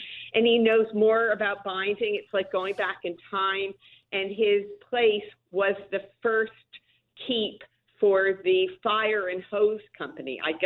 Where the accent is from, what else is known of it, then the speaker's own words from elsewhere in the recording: New Jersey, United States; I grew up in New Jersey